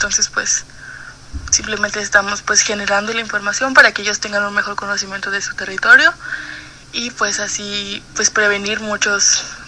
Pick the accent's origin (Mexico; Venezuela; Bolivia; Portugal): Mexico; San Luis Potosí; La problemática que estamos teniendo acá en la capital es que existe una desigualdad hídrica